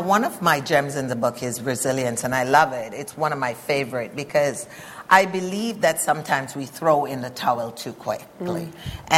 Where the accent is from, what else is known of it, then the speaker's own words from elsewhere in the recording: Jamaica; which as a Jamaican, sometimes we don't pronounce our H's.